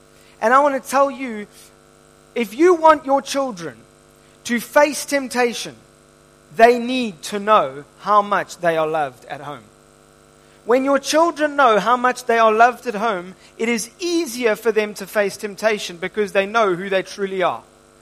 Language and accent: English; United Kingdom; I come from British blood, not so much Norwegian, you know, the Viking blood, the Northern European blood, which they wipe out pretty much anything in their path. But us Brits are just clever, right, Dave?